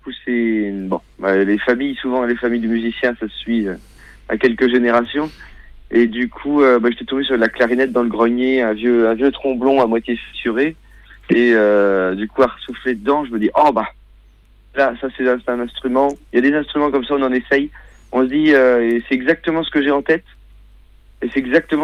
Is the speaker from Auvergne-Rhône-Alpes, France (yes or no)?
no; Saint-Nazaire, Pays de la Loire, France; Nous, on a grandi à Saint-Nazaire en Loire-Atlantique, là à côté de Nantes